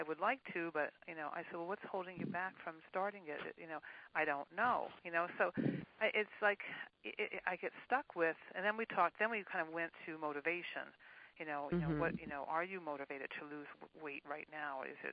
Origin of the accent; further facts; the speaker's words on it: Wilkes-Barre, Pennsylvania, United States; I'm from Wilkes-Barre, Pennsylvania.